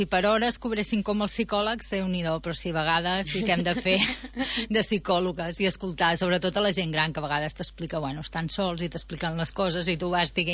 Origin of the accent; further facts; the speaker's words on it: Figueres, Catalonia, Spain; I a més, jo no soc d'aquí, soc de Figueres, tampoc no conec a tanta gent, no?